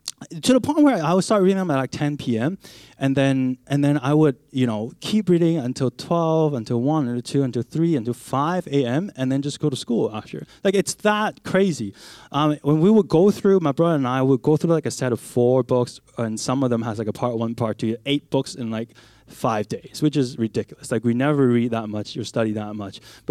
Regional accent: Hong Kong; when I was born in Hong Kong, and I spent most of my younger days in Hong Kong

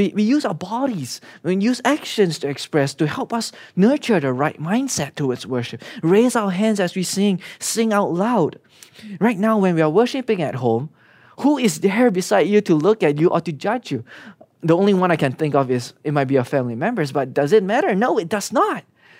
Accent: Singapore; Okay, I grew up in Singapore.

